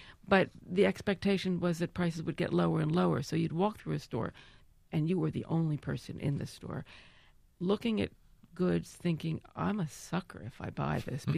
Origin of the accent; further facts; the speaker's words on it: New York, United States; I'd said something like, I'm from New York